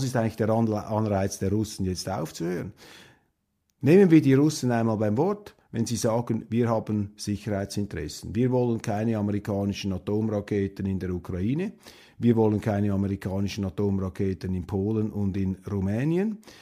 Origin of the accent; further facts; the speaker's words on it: Switzerland; Ja, als Schweizer kann ich da nur sagen